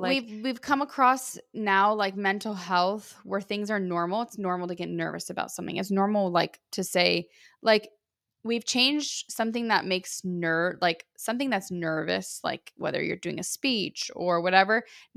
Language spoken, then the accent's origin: English; Miami, Florida, United States; Anyways, I'm from Miami.